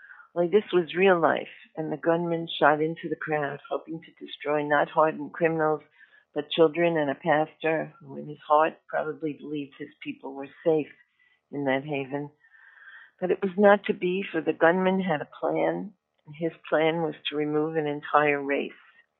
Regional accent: Connecticut, United States; I come from Connecticut where Sandy Hook happened.

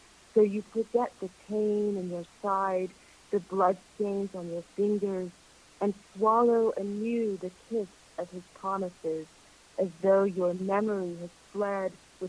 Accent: Texas, United States; now in Sydney, Australia; I'm from Texas originally, but I've lived all over the United States.

